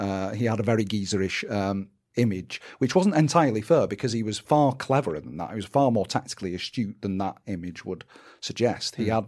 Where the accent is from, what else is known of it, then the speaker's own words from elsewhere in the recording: England, United Kingdom; accent: received pronunciation; I don't know whether you can tell due to my received pronunciation, but I grew up in the North